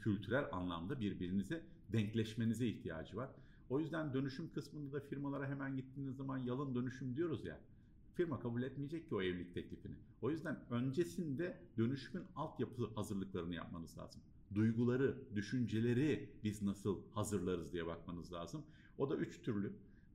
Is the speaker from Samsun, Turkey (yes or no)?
yes; Bafra, Samsun, Turkey; also born or lived in Germany; Samsun Bafralıyım, Almanya doğumluyum.